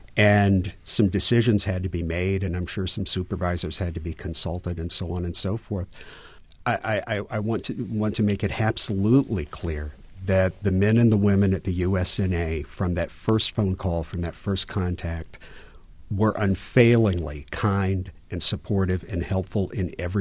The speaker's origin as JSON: {"language": "English", "region": "Tennessee", "country": "United States", "said": "I'm an Army brat, actually. My own background, I'm from Tennessee, and my father was actually the assistant head of selective service in Tennessee."}